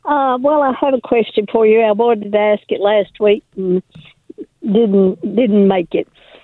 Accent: Arkansas, United States; And I'm from Arkansas and was not happy with them in their politics.

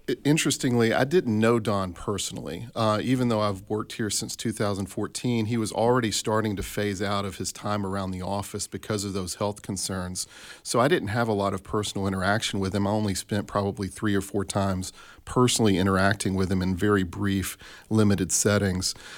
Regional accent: Tupelo, Mississippi, United States; I ended up back in my hometown of Tupelo, Mississippi

